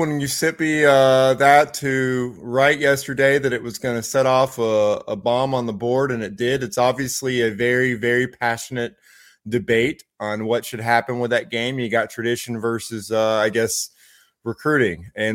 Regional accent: Brunswick, Georgia, United States; They love going to Brunswick, my hometown, going to St. Simon's Island, setting up camp and making that trek every year.

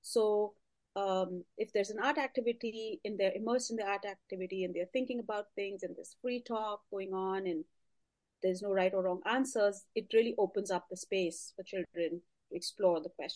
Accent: India; now in United States; I am from India, and that's where I grew up. But once I moved to the US

